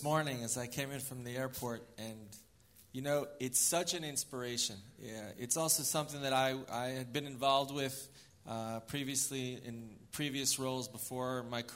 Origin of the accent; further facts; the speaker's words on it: Florida, United States; moved away as an adult; now in Israel; I myself made Aliyah at the age of 17. I grew up in South Florida. I made Aliyah. I served in the military in the IDF in Israel.